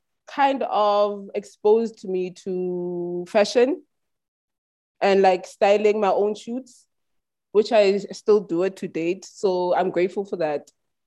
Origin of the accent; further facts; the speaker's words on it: Katlehong, Gauteng, South Africa; I am from Katlehong, a vibrant township, a very cool township east of Johannesburg.